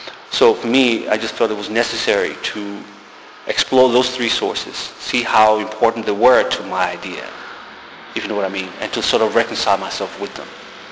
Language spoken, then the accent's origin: English; Benin; now in London, United Kingdom; I am born and raised in Benin, yes.